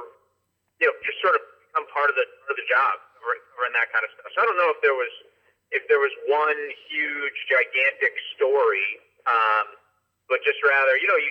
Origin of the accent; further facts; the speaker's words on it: Massachusetts, United States; now in Boston, United States; I live in Boston, I should say. Brian's from Boston. I'm from Western Mass, and I think we both have a little bit similar personalities.